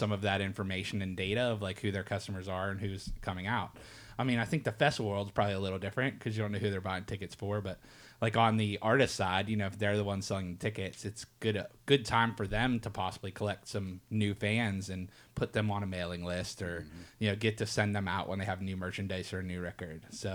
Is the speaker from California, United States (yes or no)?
no; Pennsylvania, United States; one of the closest ones to where I grew up in Pennsylvania.